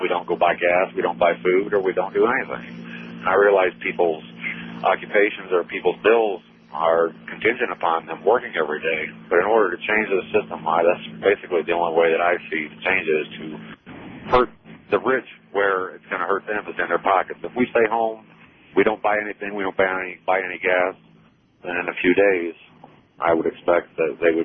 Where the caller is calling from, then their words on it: Munith, Michigan, United States; I live near Jackson, sir, but I work in Detroit.